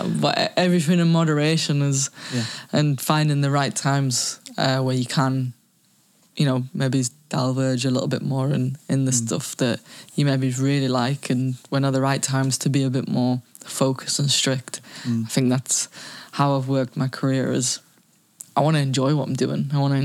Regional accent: England, United Kingdom; now in Spain; I mean, obviously, I love playing for England and I'm English, but I can't lie, it's nice to live in Spain.

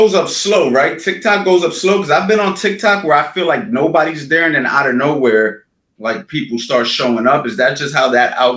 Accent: New York City, New York, United States; I'm from New York City, though. I just live here.

